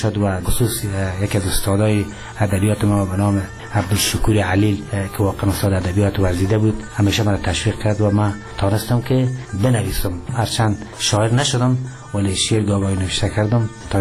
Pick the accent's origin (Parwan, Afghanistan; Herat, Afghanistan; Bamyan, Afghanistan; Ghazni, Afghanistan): Parwan, Afghanistan; Charikar; also born or lived in Mazar-i-Sharif; من در سال 1339 خورشیدی در شهر چاریکار متولد شدیم.